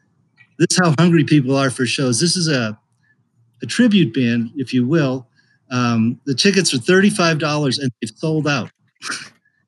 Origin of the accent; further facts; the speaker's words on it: Longmont, Colorado, United States; I went to my first show in several months last Saturday night in my hometown of Longmont.